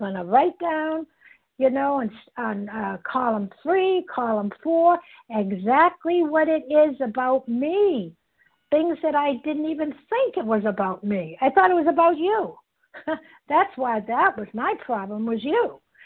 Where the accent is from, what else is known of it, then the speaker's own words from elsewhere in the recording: Massachusetts, United States; I am a recovered compulsive overeater, and I'm from Massachusetts.